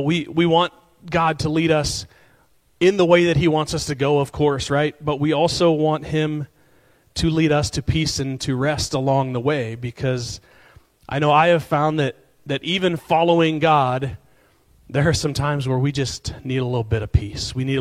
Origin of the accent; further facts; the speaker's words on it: Vernon, Ohio, United States; So if you guys put that up, this is Vernon, Ohio. I know y'all think I'm from Kinsman. That's up north. That doesn't even, you know, Vernon barely shows up on the map.